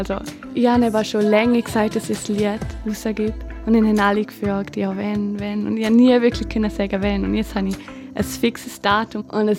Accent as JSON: {"language": "German", "country": "Switzerland", "first_language": "Romansh", "second_language": "German", "said": "romanisch, also ja, liegt mir das auch nicht wirklich, auch wenn es meine Muttersprache ist."}